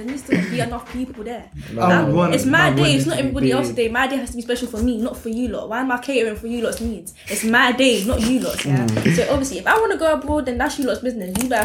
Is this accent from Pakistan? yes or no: no; Jamaica; I'm Jamaican, innit? I don't like being around Jamaicans for a long time, innit?